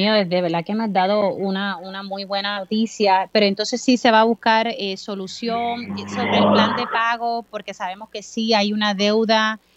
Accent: Utuado, Puerto Rico; en mi pueblo de Utuado

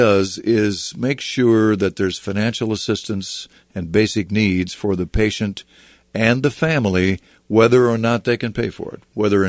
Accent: West Des Moines, Iowa, United States; In my hometown of West Des Moines, I can't put six books.

